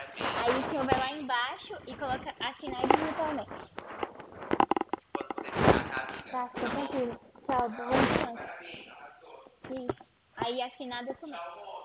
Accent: São Paulo, Brazil; Eu sou de São Paulo.

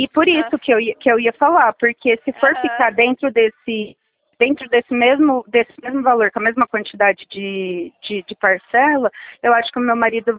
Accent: Ribeirão, Brazil; É que como eu sou de Ribeirão, eu vou chegar em casa só de noite.

